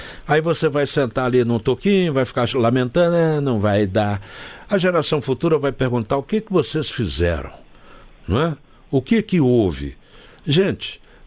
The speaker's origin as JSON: {"language": "Portuguese", "region": "Minas Gerais", "country": "Brazil", "said": "Doutora, eu sou mineiro"}